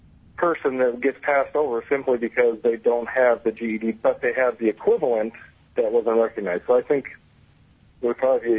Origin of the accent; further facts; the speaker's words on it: Ketchikan, Alaska, United States; also born or lived in Kodiak; I was born and raised in Ketchikan. We relocated to Kodiak for my junior senior year, so I played basketball and went to school, finished out my high school career in Kodiak.